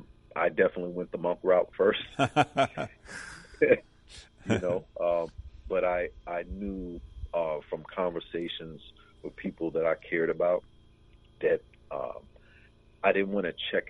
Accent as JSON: {"language": "English", "town": "Columbus", "region": "Georgia", "country": "United States", "lives_now": "Atlanta, United States", "said": "Originally, I'm from Columbus."}